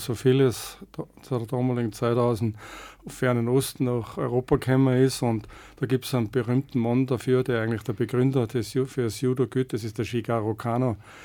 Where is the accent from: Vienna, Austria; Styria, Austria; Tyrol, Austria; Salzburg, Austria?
Salzburg, Austria; Rauris; Das Judo in Rauris, wo ich herkomme